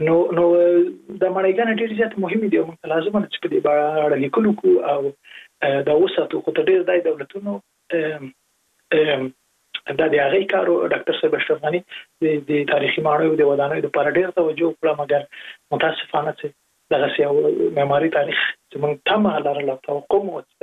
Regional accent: Jalalabad, Nangarhar, Afghanistan; زه په جلال آباد کې لوی سوی

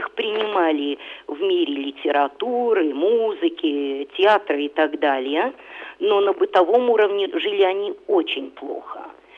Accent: Australia; в детстве я росла в Австралии, у меня никогда не было чувства, что я австралийка. Всегда было очень сильно это сознание русскости. И я бы сказала, тогда, конечно, абстрактное, потому что я не родилась в России

